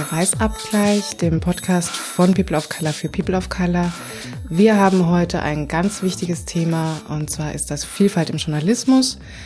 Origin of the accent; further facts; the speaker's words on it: Vienna, Austria; now in Berlin, Germany; also ich komme ursprünglich aus Wien und ich habe mich nach Berlin orientiert